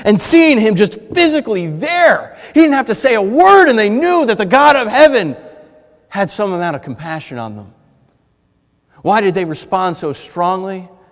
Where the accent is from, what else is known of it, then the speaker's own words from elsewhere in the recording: New York City, New York, United States; And I can say that with total, you know, unbiased because I'm a New Yorker.